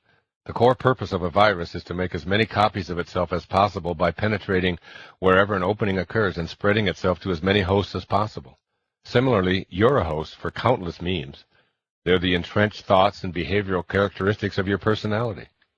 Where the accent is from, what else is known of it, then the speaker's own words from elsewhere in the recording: Midwest, United States; These ideas were invisibly passed on to me as I grew up in the Midwest in the 1940s.